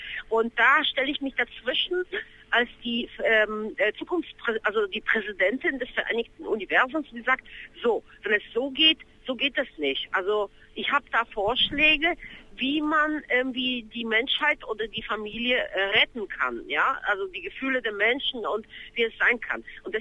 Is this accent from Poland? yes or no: yes; Poland; Aus meiner Heimat Polen